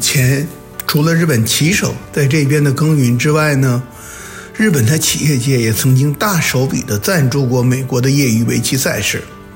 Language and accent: Chinese; China; now in Los Angeles, United States; 作为一个中国人，我心里确实有一丝丝的内疚和无奈